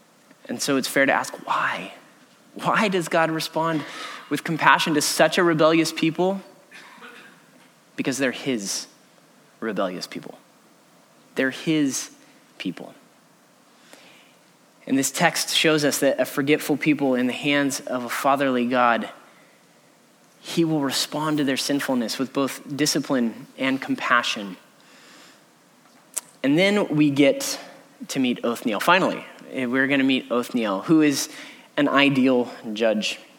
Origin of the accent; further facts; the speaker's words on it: United States; I love baseball because I'm an American